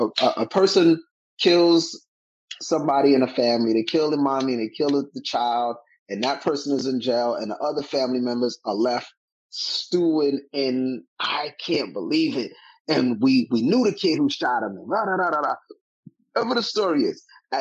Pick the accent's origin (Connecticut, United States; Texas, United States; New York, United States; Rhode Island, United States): New York, United States; New York City; I was a product of growing up in Bushwick and getting robbed and getting picked on